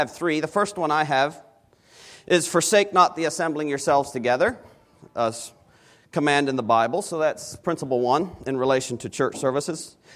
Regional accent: Paraguay; Being born and raised in Paraguay, we started at 8:30 down there

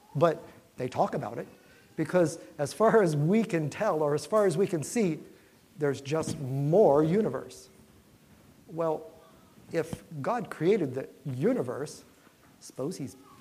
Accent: Kokomo, Indiana, United States; I came from Kokomo, Indiana.

